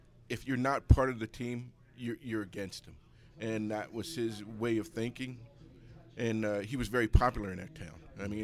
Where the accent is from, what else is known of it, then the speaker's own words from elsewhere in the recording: Baltimore, Maryland, United States; I'm from East Baltimore.